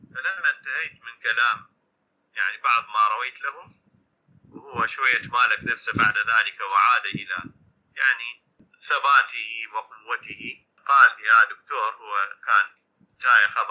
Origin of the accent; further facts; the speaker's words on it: Iraq; قال أنت منين؟ قلت له من العراق.